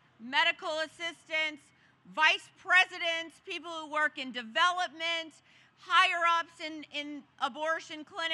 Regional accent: Texas, United States; Well, I'm from Texas, so howdy.

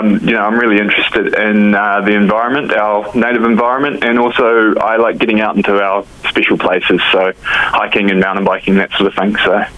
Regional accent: New Zealand; I think that's built into being a New Zealander, to be honest, to keep New Zealand beautiful.

